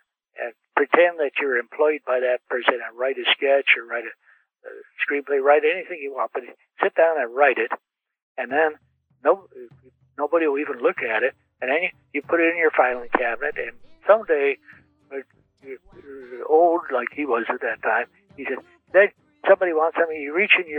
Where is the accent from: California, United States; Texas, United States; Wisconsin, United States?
California, United States; Pasadena; now in Santa Barbara, United States; I was born in the Far East, which, wait a minute, and I'd say Pasadena, which is true.